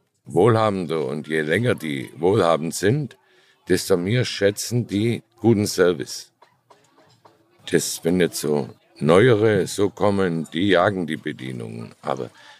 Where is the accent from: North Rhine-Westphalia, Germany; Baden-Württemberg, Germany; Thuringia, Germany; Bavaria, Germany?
Baden-Württemberg, Germany; Ich bin Schwabe.